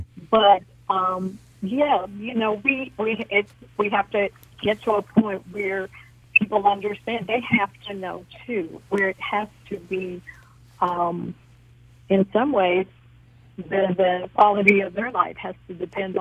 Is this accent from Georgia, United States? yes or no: no; Beaufort, South Carolina, United States; You know, when I grew up partially in Buford, South Carolina, and I know we had to know.